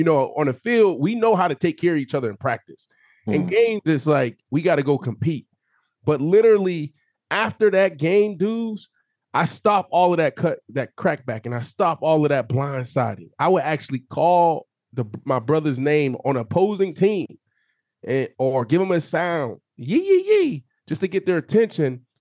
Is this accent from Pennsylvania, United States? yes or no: yes; Pittsburgh, Pennsylvania, United States; You know, I'm from Pittsburgh, right?